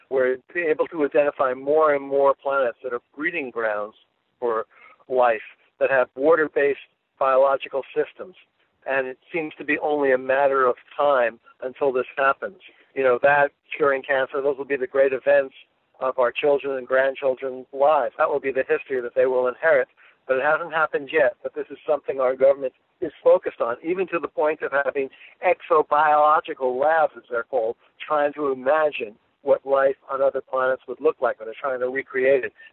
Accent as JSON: {"language": "English", "country": "United States", "said": "But as an American and as a father of three children, I look uncomfortably to the world they're going to inherit."}